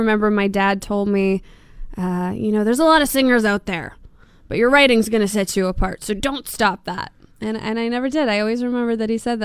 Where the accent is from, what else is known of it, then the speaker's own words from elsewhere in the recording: Winnipeg, Manitoba, Canada; moved away as an adult; also born or lived in Nashville, United States; now in Los Angeles, United States; I'm a Winnipegger. I grew up in Winnipeg. As an adult, I actually relocated to Nashville, living in LA primarily right now.